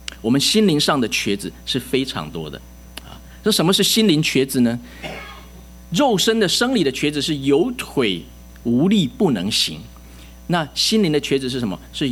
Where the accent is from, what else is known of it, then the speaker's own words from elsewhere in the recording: Taiwan; born there; 早期我在台湾出生的时候